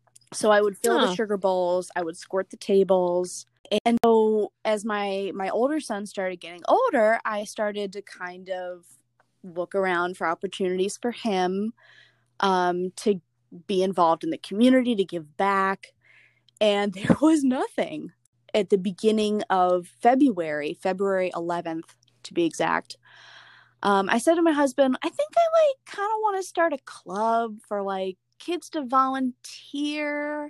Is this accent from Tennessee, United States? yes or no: no; Cleveland, Ohio, United States; also born or lived in Atlanta; I am from Cleveland. I will say I was born in Atlanta. I moved to Cleveland when I was 2.5.